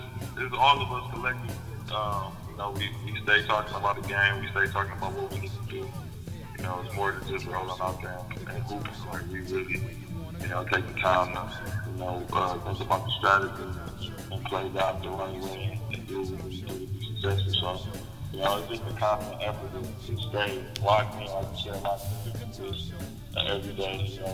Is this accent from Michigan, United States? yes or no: yes; Detroit, Michigan, United States; now in San Diego, United States; Oh yeah. I'm from Detroit, so it's definitely been good.